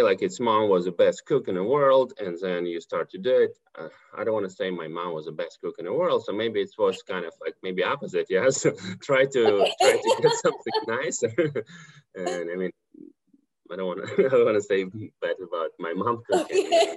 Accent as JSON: {"language": "English", "country": "Estonia", "also_born_or_lived": "Kazakhstan", "second_language": "English", "said": "So yes, I'm from Estonia, but I was born in Kazakhstan."}